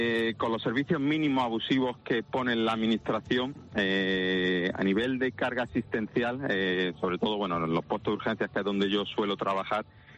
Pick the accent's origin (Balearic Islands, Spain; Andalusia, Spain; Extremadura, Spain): Andalusia, Spain; moved away as an adult; now in Canary Islands, Spain; yo soy de Andalucía, yo llevo aquí ya en Canarias desde 2013, llevo 10 años.